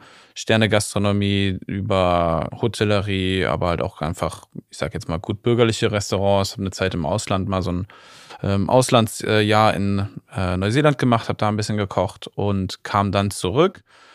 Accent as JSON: {"language": "German", "region": "Rhineland-Palatinate", "country": "Germany", "tie": "born or raised there", "said": "Ich bin ein Kind der Mittelmosel, das heißt, ich komme aus Rheinland-Pfalz. Bin da ganz behütet in einem kleinen Ort aufgewachsen"}